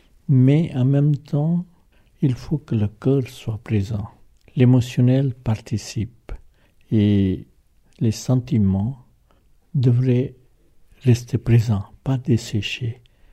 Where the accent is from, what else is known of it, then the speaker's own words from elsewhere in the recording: India; moved away as an adult; je suis indien, avec des parents indiens, je suis né en Inde, et j'ai vécu jusqu'à l'âge de 30 ans, 31 ans, qu'en Inde. Je suis venu en Occident que seulement vers l'âge de 31 ans.